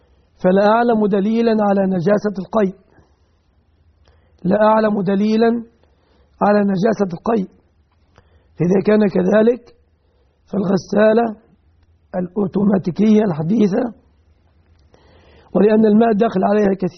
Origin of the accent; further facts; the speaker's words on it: Egypt; عندنا في مصر